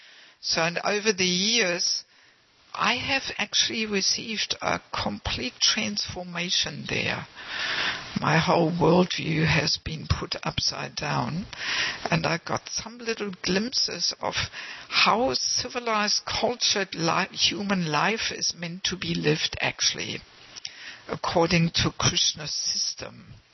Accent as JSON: {"language": "English", "country": "Germany", "said": "So I am originally from Germany, but I have never lived there as a devotee."}